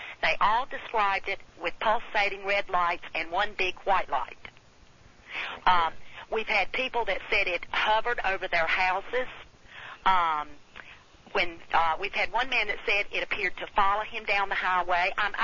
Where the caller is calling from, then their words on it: Plymouth, North Carolina, United States; I'm calling from Plymouth, North Carolina.